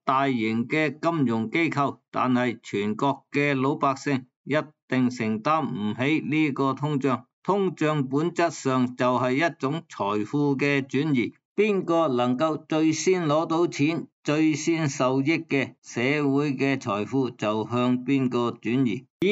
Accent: Hong Kong; 以我们香港人的讲法，这个就是趁机会出货咯

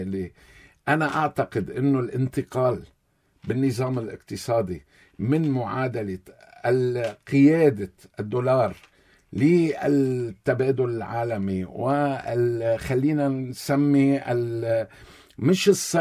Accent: Lebanon; الحرب الدائرة في لبنان قديش خسرتنا، رغم انه نحن كاقتصاد لبناني ما بنتحمل شيء

